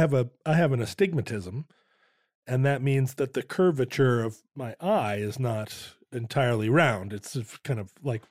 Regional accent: Alaska, United States; From growing up in Alaska, we would watch the Aurora Borealis.

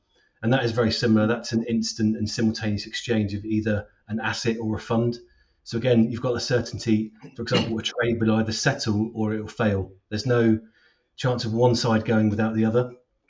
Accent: Bournemouth, South West England, United Kingdom; Going back in time, I grew up in Bournemouth, but supported Aston Villa.

